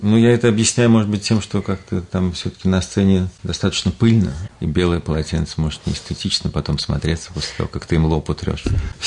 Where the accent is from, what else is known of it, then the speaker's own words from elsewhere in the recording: Saratov, Saratov Oblast, Russia; А я сам из Саратова